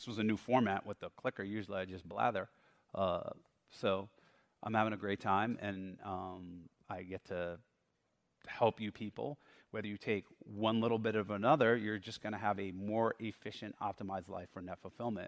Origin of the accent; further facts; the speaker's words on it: East Coast, United States; I grew up on the East Coast, driving up here.